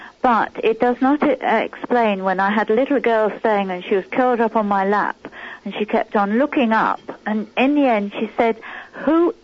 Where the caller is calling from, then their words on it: St Albans, East of England, United Kingdom; St Albans.